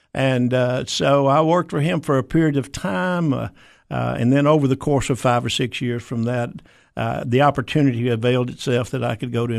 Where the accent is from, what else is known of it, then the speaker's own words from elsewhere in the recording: Donelson, Tennessee, United States; But sixth grade, we came back to Tennessee, and I've ended up growing up in Donelson, went to Donelson High School